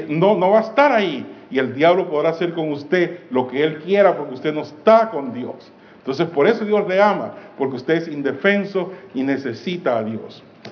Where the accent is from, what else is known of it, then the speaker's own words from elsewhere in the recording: El Salvador; yo soy del Salvador, otros salvadoreños virtuosos